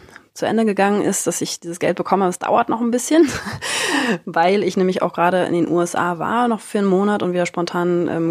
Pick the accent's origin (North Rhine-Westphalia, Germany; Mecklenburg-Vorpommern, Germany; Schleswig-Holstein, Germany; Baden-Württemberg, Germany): Mecklenburg-Vorpommern, Germany; Rostock; Wir kommen beide ursprünglich aus Rostock und ich glaube, da ist man ja, weiß ich auch nicht, regional ein bisschen schüchterner oder zurückhaltender auch.